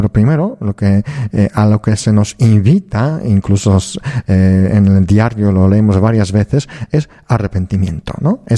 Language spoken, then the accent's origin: Spanish; Poland; Spanish is a second language; soy polaco y yo donde nací está bastante cerca del pueblo donde nació Faustina